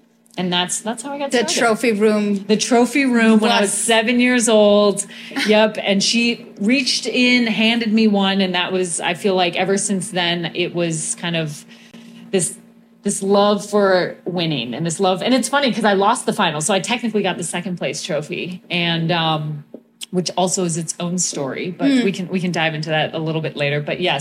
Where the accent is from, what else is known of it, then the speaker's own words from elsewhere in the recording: Wisconsin, United States; also born or lived in Minnesota; I was born in Minnesota. I grew up in Wisconsin. So up north, we have indoor tennis.